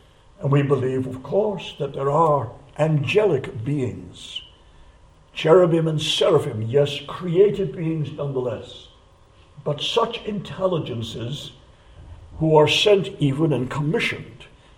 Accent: England, United Kingdom; To my shame, I have to say that as English people, we have looked upon the members of the continent as a very different breed altogether than what we British are. We are English.

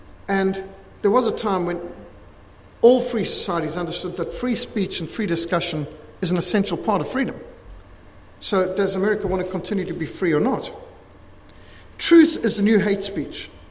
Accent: Zimbabwe; Now, I was brought up in Rhodesia, what today is Zimbabwe, with an old school teaching where they taught discrimination was a good thing.

